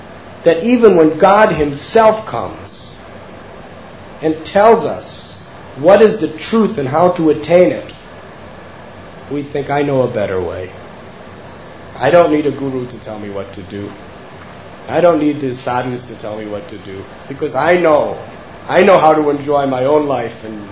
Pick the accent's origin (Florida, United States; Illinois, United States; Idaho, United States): Illinois, United States; Chicago; You see, I'm from Chicago.